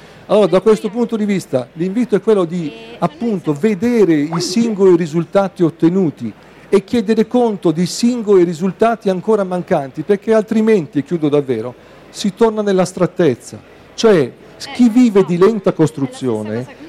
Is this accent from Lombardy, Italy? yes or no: yes; Milan, Lombardy, Italy; io sono milanese